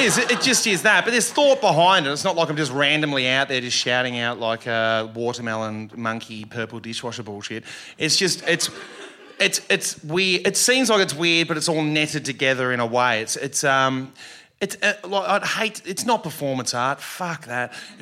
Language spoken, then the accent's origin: English; Australia; It's hard being an Australian. It's hard being a weird guy or an effeminate kind of guy in Australia as well.